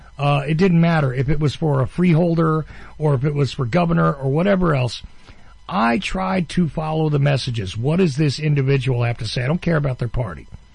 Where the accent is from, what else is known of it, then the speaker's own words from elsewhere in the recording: New Jersey, United States; accent: New Jersey; I lived in New Jersey, as you all well know, and you can tell from my accent.